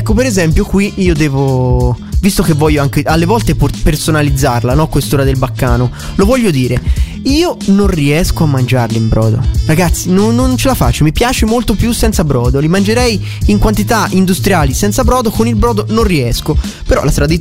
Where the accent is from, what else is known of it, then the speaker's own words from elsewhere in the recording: Tuscany, Italy; io da toscano sinceramente ho sempre visto come una cosa che si poteva mangiare in tutto il mondo